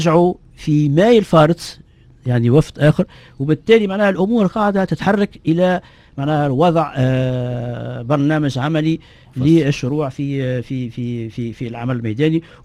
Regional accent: Tunisia; احنا في تونس تقريبا عندنا 500 مخبر بحث في تونس

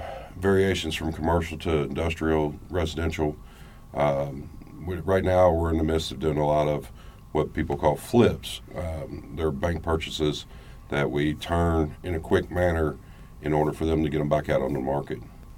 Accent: Kentucky, United States; now in Arkansas, United States; Well, originally, don't hold it against me, but I'm from Kentucky.

